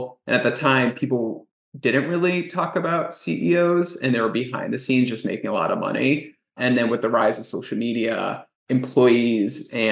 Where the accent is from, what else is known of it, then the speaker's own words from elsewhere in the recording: New York, United States; growing up in New York is definitely, it's a madhouse. I feel like I learned a lot very quickly. So many cultures there, so many people.